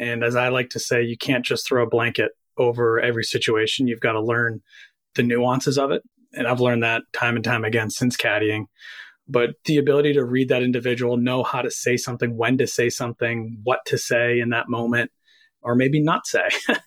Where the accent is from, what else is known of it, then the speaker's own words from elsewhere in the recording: Quincy, Massachusetts, United States; growing up in Quincy, a lot of chipping golf balls in the backyard, and eventually started walking my way up to Furnace Brook and playing there, and also over at President's.